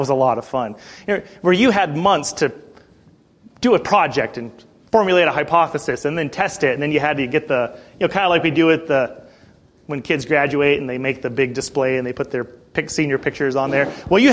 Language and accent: English; Montana, United States; Mom moved up here to take a job in the early 80s. And so I'm from Montana.